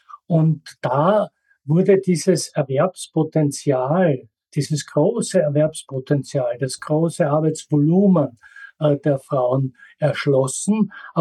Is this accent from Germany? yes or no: no; Graz, Styria, Austria; Ich komme aus der Steiermark und bin in Graz zur Schule gegangen